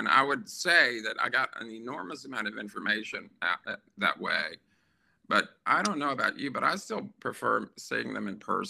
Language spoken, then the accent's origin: English; Birmingham, Alabama, United States; I was born and raised in and around Birmingham, Alabama, and would go to New Orleans on occasion when I was young.